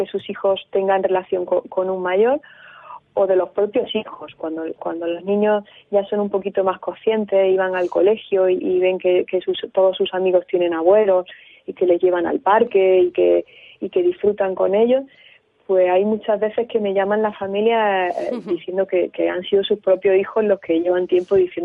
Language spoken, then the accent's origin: Spanish; Granada, Andalusia, Spain; moved away as an adult; now in Galicia, Spain; yo que soy de Granada y tuve a mis hijas aquí en Galicia